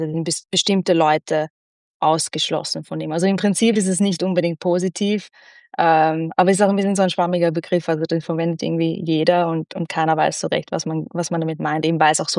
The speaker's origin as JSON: {"language": "German", "country": "Austria", "tie": "born or raised there", "said": "Und das sage ich jetzt auch als Halbungarin. Also ich bin in Österreich aufgewachsen natürlich, aber habe dadurch diese Beziehung zu Ungarn."}